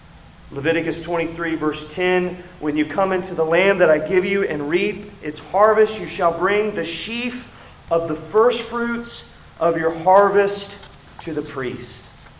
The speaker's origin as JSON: {"language": "English", "region": "Indiana", "country": "United States", "tie": "born or raised there", "said": "I thought about this growing up in Indiana, where all the field corn is grown among thousands of acres of corn."}